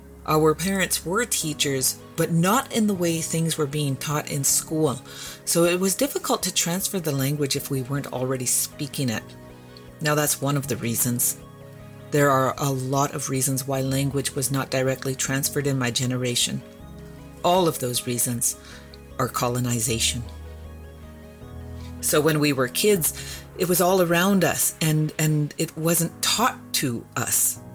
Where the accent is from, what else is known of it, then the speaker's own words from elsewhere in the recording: Yukon, Canada; I was born and raised on Da Kei, our ancestral lands, blessed with a big family, steeped in language and culture.